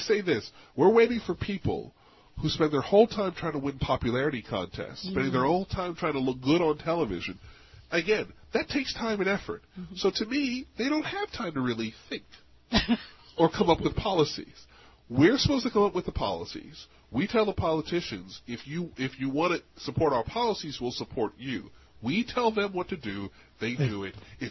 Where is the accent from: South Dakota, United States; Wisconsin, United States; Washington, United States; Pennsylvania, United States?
Pennsylvania, United States; Philadelphia; I'm originally from Philadelphia.